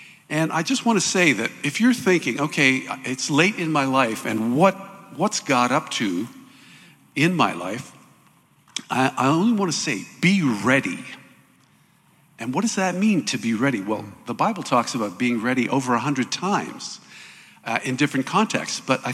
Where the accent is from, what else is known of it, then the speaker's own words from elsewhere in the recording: Canada; well, I'm a Canadian. I can't stay.